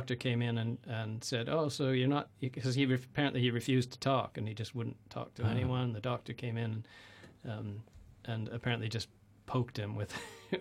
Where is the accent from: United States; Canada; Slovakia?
Canada; now in London, United Kingdom; Yes, I wouldn't disown my Canadianness.